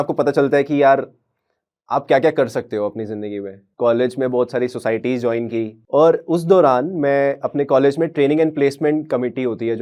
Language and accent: Hindi; Jammu, Jammu and Kashmir, India; मैं वैसे तो मैं जम्मू में पला बड़ा हूँ सिटी में, बट जब गर्मियों की छुट्टियाँ होती थी या ऐसे छुट्टियाँ, दिवाली की छुट्टियाँ, तो हम अपने गाँव जाया करते थे। मेरा गाँव कठुआ ज़िले में है